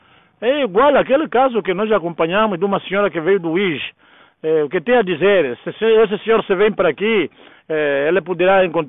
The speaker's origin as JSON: {"language": "Portuguese", "country": "Angola", "said": "que no fundo não somos europeus, nós somos mesmo angolanos e africanos?"}